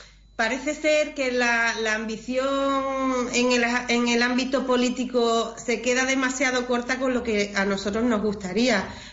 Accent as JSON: {"language": "Spanish", "town": "Barbate", "region": "Andalusia", "country": "Spain", "tie": "born or raised there", "said": "yo mi tierra es Barbate y todas las primaveras veíamos llegar las orcas a la playa"}